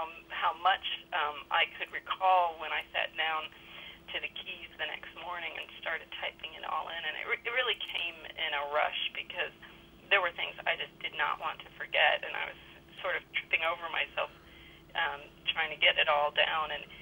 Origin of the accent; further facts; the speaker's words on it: New York, United States; growing up in New York in the 70s was a difficult period. I had a commercial loft.